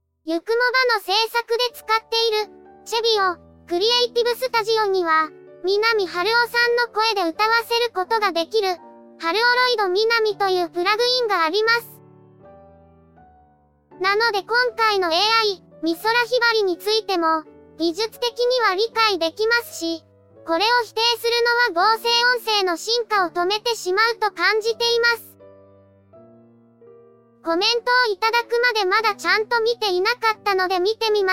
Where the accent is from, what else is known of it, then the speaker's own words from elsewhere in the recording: Fukuoka, Japan; also born or lived in Niigata; 生まれは新潟市内です。父親が当時新潟で働いていたので、そこで中の人が生まれたわけですけど、すぐに再度転勤で福岡に戻って以来